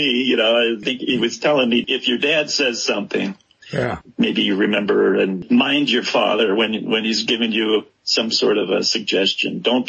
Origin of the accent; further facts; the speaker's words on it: Wisconsin, United States; I grew up in Racine County, and the metro Milwaukee area was always part of our life.